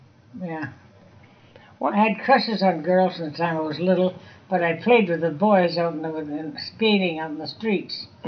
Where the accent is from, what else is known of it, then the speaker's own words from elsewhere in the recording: Victoria, British Columbia, Canada; also born or lived in Vancouver; Well, I lived in Victoria most of my young life, but Victoria and Vancouver, where I lived part of the time to go to university. I left when I was about 35. I spent half my life in Victoria and Vancouver, and the other half in Ontario.